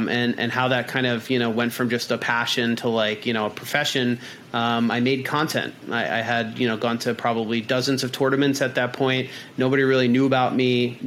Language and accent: English; Long Island, New York, United States; I grew up out on Long Island.